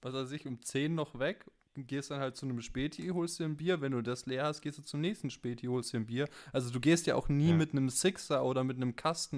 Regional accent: Germany; Und ich habe mich in die Ecke gestellt, wo ich mich als Deutscher fühle.

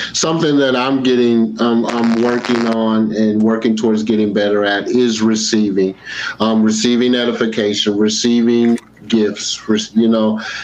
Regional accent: Kansas City, United States; I grew up in the Kansas City area, right?

